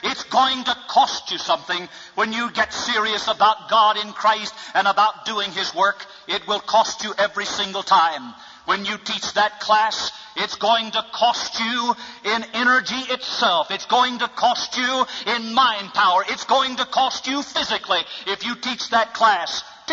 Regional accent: Sulphur Springs, Texas, United States; And I said, yes, sir, that's right. I am from Sulphur Springs, Texas.

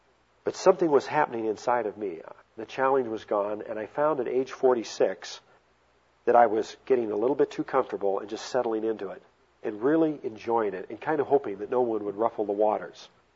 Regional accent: Hong Kong; my father was a businessman in Hong Kong. I grew up in the Orient.

